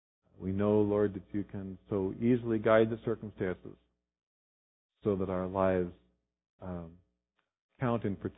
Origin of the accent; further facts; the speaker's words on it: United States; As American Christians, we have a lot to be grateful for.